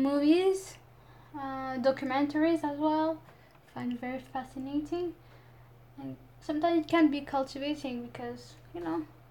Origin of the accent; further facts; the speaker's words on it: France; accent: French; English is a second language; You know, I actually don't really like my French accent. I always say that to my friends.